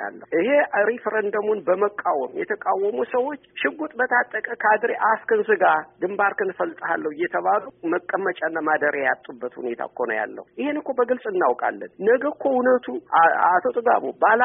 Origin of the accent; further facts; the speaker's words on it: Tikil Dingay, Amhara, Ethiopia; የላይ አርማጭሆ ከተማ ትክል ድንጋይ ትባላለች። ትክል ድንጋይ ቅማንት አማራ ለረጅም ጊዜ እኔ ተወልጄ እስከ ማድግ ድረስ በአንድ ላይ ነበር የሚኖረው።